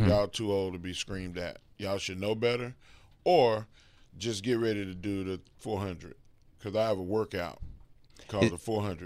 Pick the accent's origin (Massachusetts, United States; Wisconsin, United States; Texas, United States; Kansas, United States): Texas, United States; I'm a Texan, and I did not bring a jacket here.